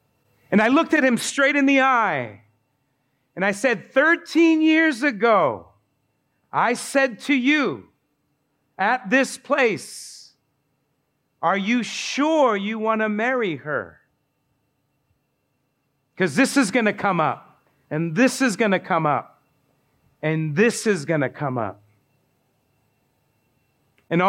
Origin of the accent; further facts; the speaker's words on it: Baltimore, Maryland, United States; By the way, I don't know if we said, but we're from Baltimore. That's where we live when we're in the States.